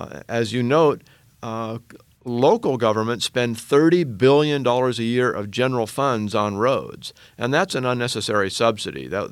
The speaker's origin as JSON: {"language": "English", "region": "Oregon", "country": "United States", "said": "the way that was tested in my home state of Oregon"}